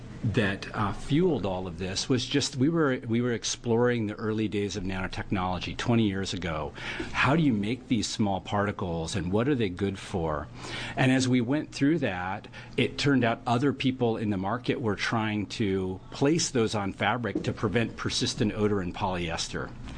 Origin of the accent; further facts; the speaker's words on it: Florence, Oregon, United States; I grew up in Florence. There's lots of sand dunes